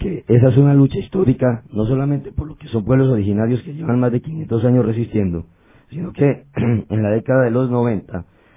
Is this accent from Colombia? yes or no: yes; Colombia; a mí como colombiano realmente me da vergüenza